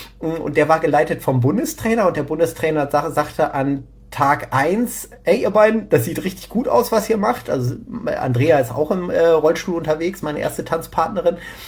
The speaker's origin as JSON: {"language": "German", "town": "Hanover", "region": "Lower Saxony", "country": "Germany", "said": "zurück in Hannover, ich komme aus Hannover"}